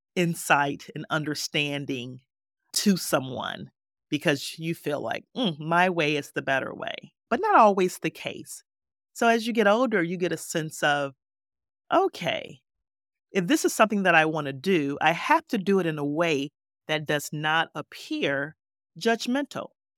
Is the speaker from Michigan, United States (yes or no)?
yes; Detroit, Michigan, United States; When I was growing up on Detroit's West Side on Roberson Street, I was considered the neighborhood counselor.